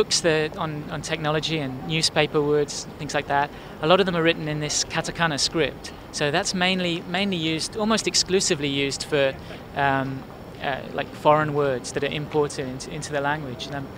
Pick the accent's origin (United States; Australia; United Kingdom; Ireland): United Kingdom; England; moved away as an adult; now in Japan; I'm from England originally, but I've been here since